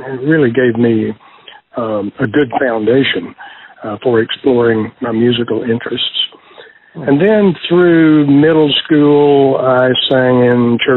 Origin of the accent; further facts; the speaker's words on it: Midland, Texas, United States; I'm originally from Midland, Texas. I grew up out there in West Texas in the First United Methodist Church